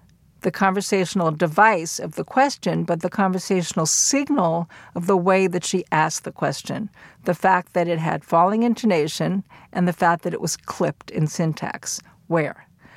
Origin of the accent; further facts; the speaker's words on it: New York, United States; I had a visit from my sister, who, like me, was born and raised in New York.